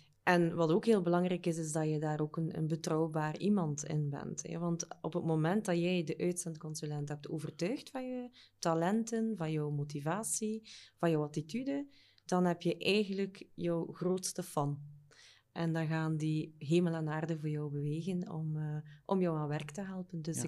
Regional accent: Flanders, Belgium; En als de strepen verdiend zijn, gaan we daar als Vlaming misschien ook nog niet zo snel mee te koop lopen.

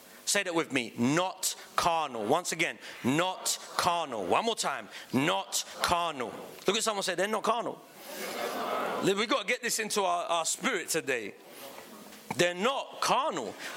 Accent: England, United Kingdom; yeah, because he knew I was from England.

